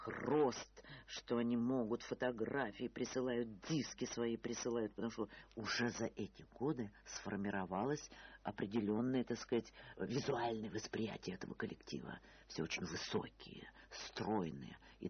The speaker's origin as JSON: {"language": "Russian", "town": "Tambov", "region": "Tambov Oblast", "country": "Russia", "said": "Вот я из Тамбова, я 31-й регион."}